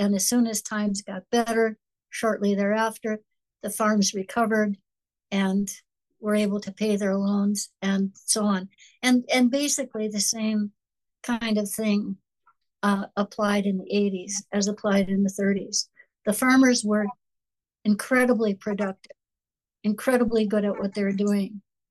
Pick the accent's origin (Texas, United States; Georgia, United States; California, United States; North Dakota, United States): North Dakota, United States; And by the way, I grew up in North Dakota in a political party most people have never heard about called the Nonpartisan League.